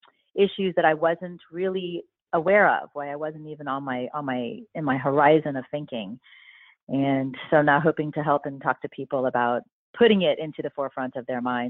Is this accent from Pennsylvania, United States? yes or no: no; Miami, Florida, United States; So I grew up in Miami, Florida, and after attending UNC Chapel Hill and a short little stint on Wall Street in investment banking, I ended up at Columbia Law School